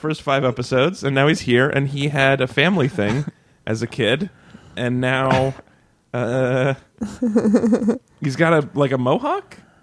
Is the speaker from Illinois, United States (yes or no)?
no; San Diego, California, United States; I know this guy's palate because I'm from San Diego.